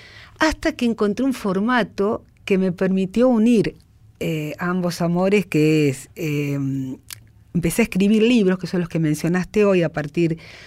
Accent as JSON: {"language": "Spanish", "region": "Buenos Aires", "country": "Argentina"}